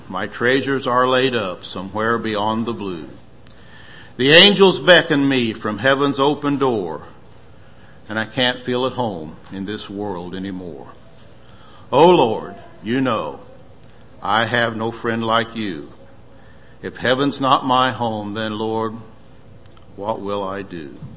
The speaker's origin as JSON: {"language": "English", "country": "United States", "said": "Why I'm an American, I don't know. Why I've been so blessed to have been born in this country, I do not know."}